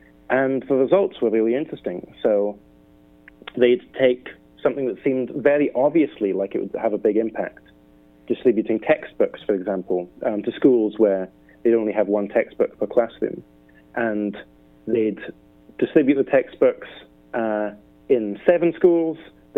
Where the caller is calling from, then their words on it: Mountain View, California, United States; Calling from Mountain View, just outside of San Francisco.